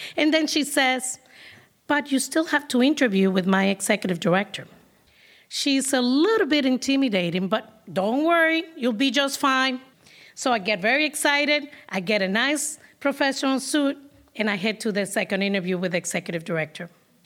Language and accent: English; Dominican Republic; English is a second language; moved away as an adult; now in Boston, United States; I come to Boston from Dominican Republic with one suitcase. My suitcase was full of books and many dreams. It was a very heavy suitcase. When Dominicans emigrate to the United States, we give away all our clothes and our belongings.